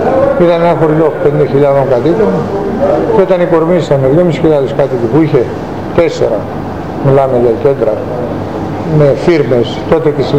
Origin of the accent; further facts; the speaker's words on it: Valtochori, Central Macedonia, Greece; Για να μην τραπώ, εγώ ήρθα από Βαλτοχώρη.